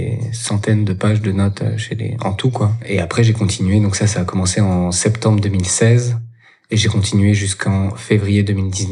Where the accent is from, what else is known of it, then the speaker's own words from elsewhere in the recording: Lorient, Brittany, France; moi, je suis un urbain, j'ai grandi à Lorient. Mais j'avais mes grands-parents maternels qui avaient une ferme laitière dans le centre Bretagne.